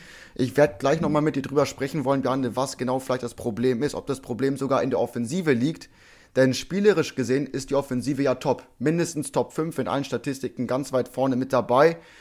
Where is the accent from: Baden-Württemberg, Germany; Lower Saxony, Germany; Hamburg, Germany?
Hamburg, Germany; Ich persönlich finde es schade als Hamburger Jung natürlich, dass Hamburg als Weltstadt im Norden das nicht geschafft hat